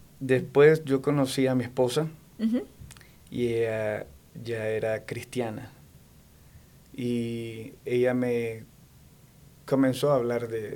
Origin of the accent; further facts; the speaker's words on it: Granada, Nicaragua; Soy de Nicaragua, de Granada.